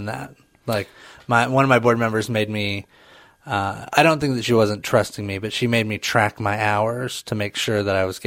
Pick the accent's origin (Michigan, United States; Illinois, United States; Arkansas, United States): Arkansas, United States; Yeah, so I'm not from here. I grew up in Arkansas. That's home.